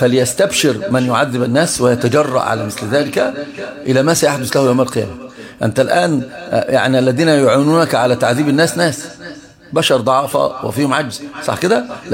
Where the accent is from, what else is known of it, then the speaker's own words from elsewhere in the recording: Egypt; عندنا في مصر عندهم أمثال لها تدخل حكم فيها